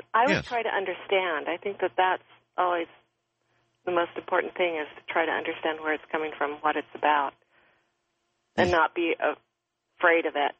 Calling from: Richmond, California, United States; First of all … I'm calling from Richmond, California.

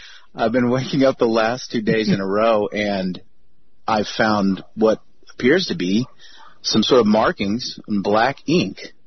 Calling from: Michigan, United States; I'm calling from Michigan.

